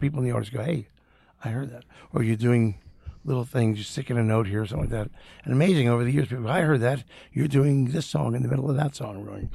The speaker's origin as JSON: {"language": "English", "town": "Long Island", "region": "New York", "country": "United States", "said": "No, I'm from New York."}